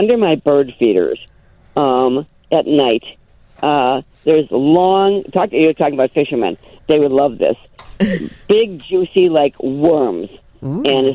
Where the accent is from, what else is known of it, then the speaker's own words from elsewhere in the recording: Northbrook, Illinois, United States; I grew up in Northbrook.